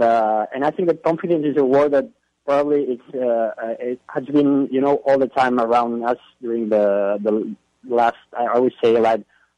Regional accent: Barcelona, Catalonia, Spain; English is a second language; moved away as an adult; now in Houston, United States; I was born in Barcelona in Spain. I always lived there, so I know that scenario.

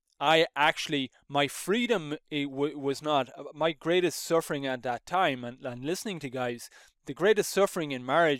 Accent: Ireland; growing up in Roman Catholic Ireland, I just didn't get any inspiration from the teachings of Jesus.

